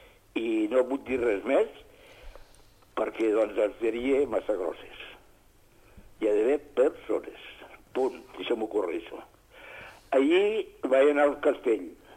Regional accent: Catalonia, Spain; Diem, som catalans i volem ser catalans.

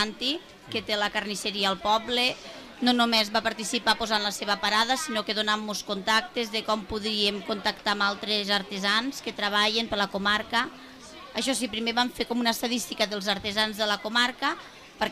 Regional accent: Marçà, Catalonia, Spain; soc molt de Marçà

